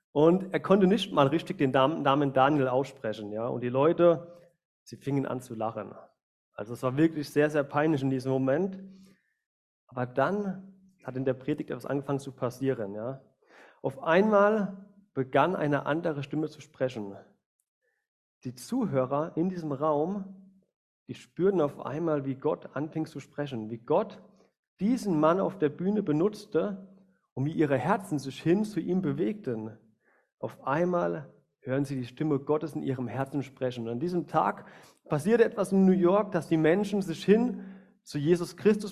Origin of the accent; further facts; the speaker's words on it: Kaiserslautern, Rhineland-Palatinate, Germany; wie ihr schon an meinem Akzent hört, ich komme nicht hier aus der Gegend. Ich komme aus Kaiserslautern die Ecke, das in Rheinland-Pfalz liegt, also Südwesten, bei Ramstein ungefähr.